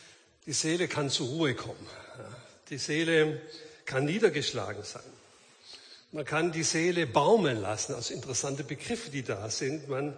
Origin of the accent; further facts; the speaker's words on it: Baden-Württemberg, Germany; accent: Swabian; Ich bin Schwabe, das stimmt, das hört man vielleicht auch ein bisschen.